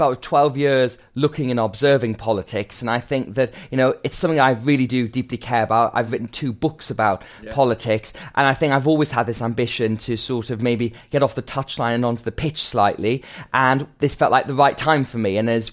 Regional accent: Gateshead, North East England, United Kingdom; growing up in Gateshead, a town that often fall into the left behind category.

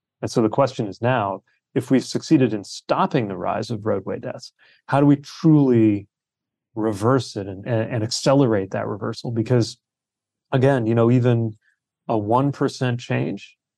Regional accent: South Bend, Indiana, United States; including my hometown of South Bend

